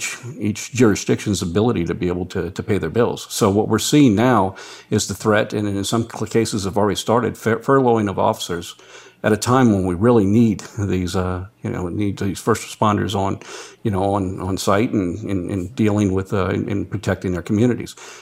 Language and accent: English; United States; we're American strong, and we're in this to win, and we're in it together.